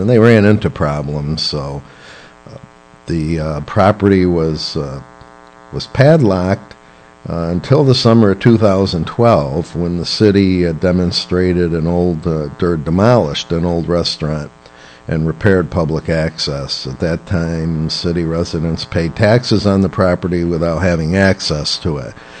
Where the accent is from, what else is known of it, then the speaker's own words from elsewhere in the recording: Gloversville, New York, United States; I grew up in Gloversville, and we had two beautiful amusement parks, one in Kroger Lake and one in Pine Lake.